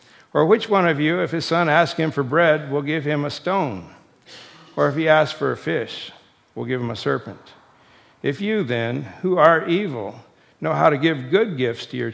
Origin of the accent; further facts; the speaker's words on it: Japan; now in United States; when I was growing up in Japan as a missionary kid